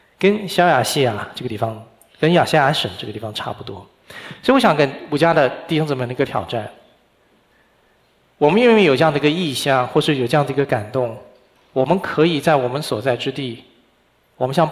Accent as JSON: {"language": "Chinese", "region": "Pennsylvania", "country": "United States", "said": "那我是从宾州来的，宾州有多大？宾州差不多12万平方公里。"}